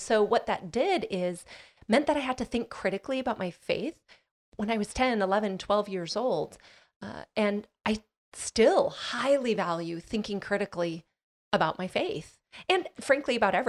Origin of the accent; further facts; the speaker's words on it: Midwest, United States; especially in the small town I grew up in the Midwest